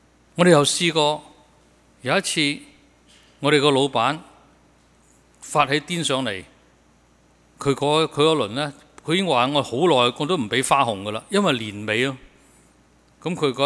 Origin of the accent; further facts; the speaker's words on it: China; 其实我们中国人呢，我们的文化教导给我们知，我们是不可能一无挂虑的。